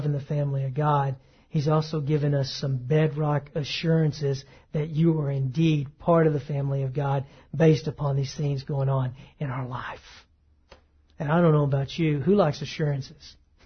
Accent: the South, United States; the culture that I grew up here and in the South

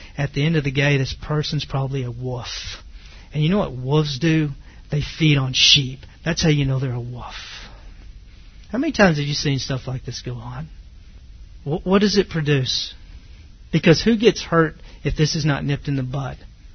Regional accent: the South, United States; I'm from the South. And part of the South is, well, Southern gentility, you know.

